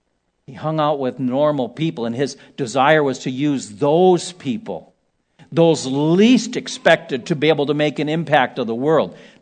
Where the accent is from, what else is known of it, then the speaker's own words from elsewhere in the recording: Ohio, United States; a little more refined than I, having been born and raised in Ohio, and not a wealthy family